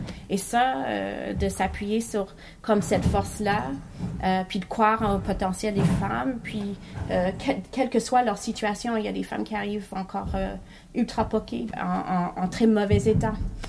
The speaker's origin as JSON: {"language": "French", "town": "Montreal", "region": "Quebec", "country": "Canada", "also_born_or_lived": "London / Toronto", "said": "Alors, je suis une Montréalaise surtout, mais j'ai grandi aussi à Londres puis à Toronto. Mon père est immigrant de la Norvège et ma mère est une Canadienne anglophone."}